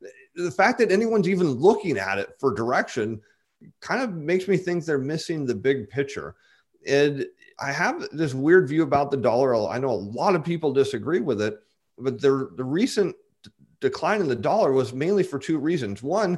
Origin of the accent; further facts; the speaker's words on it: United States; And it's weird to me as an American that people think that our currency is worthless.